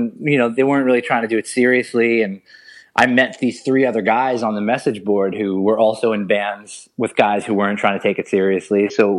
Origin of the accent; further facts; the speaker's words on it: Queens, New York, United States; Yeah, I grew up in Queens, and, it was pretty normal. I grew up in an apartment